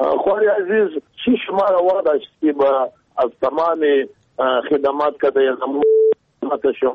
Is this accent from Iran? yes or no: no; Jowzjan, Afghanistan; من پشتون هستم از ولایت جوزجان.